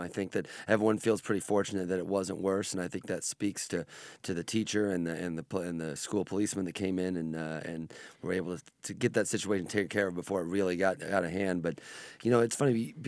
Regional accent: Mattoon, Illinois, United States; I can't even name any of them other than Mattoon, because that's the one that literally happened in my hometown.

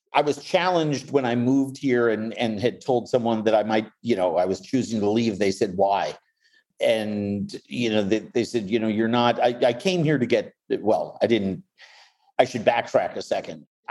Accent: New York, United States; And I grew up in New York, so, you know, it's just not that bad.

